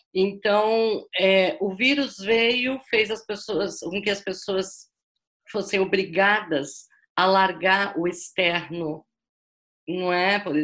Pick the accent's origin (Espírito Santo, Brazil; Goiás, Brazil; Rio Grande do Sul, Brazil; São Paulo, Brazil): São Paulo, Brazil; now in Belo Horizonte, Brazil; Minha terra é natal é São Paulo, eu capital, eu atualmente eu moro em Belo Horizonte, mas eu vivi aquela cidade acelerada